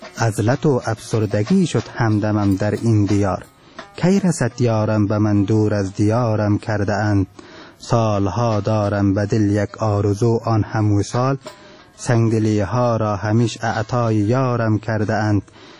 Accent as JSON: {"language": "Persian", "country": "Afghanistan", "first_language": "Turkmen", "second_language": "Persian", "said": "البته به زبان مادریم ترکمنی"}